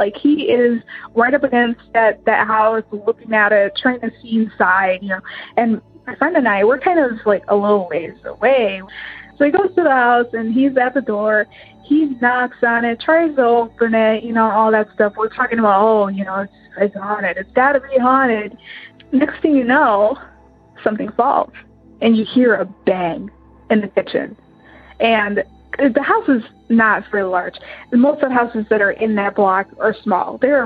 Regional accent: Illinois, United States; I am from Illinois.

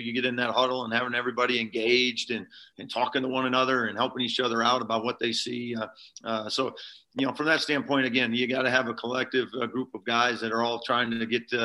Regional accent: Iowa, United States; moved away as an adult; also born or lived in Omaha; Yeah, I was you know, born and raised in Iowa, and then and then was in Omaha for 20 years.

